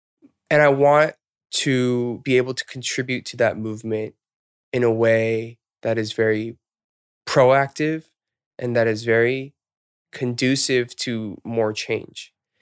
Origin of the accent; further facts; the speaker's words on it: Atlanta, Georgia, United States; moved away as an adult; now in South Korea; I've been in Korea for 10 years. I started here. I was born and raised in Atlanta. And I went to Korea to pursue my dreams.